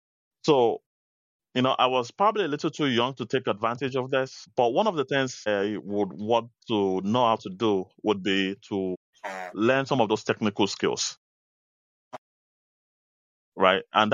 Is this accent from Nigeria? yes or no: yes; Nigeria; When I was growing up in Nigeria, and even now, it was not a do-it-yourself culture.